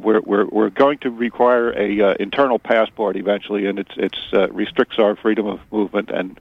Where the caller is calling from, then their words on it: Dover-Foxcroft, Maine, United States; from Dover Foxcroft.